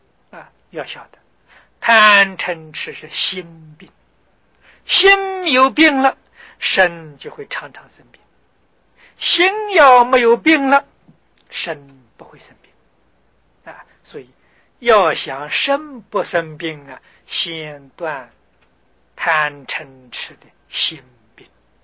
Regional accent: China; 实在是就阎浮提而论，我们中国人与菩萨的缘分尤其是深

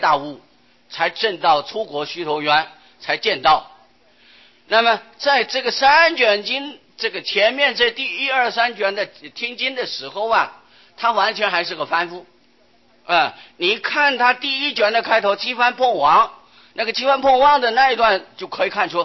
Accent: China; 我们中国人一向认为都是大圣根性啊，而喜欢大，什么都喜欢大啊

